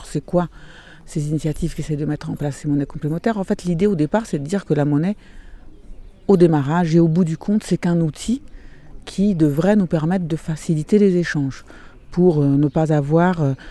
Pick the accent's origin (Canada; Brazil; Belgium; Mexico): Brazil; moved away as an adult; now in France; je suis brésilienne, mais j'habite en France depuis bon nombre d'années. Voilà, j'ai trois enfants, j'habite en région parisienne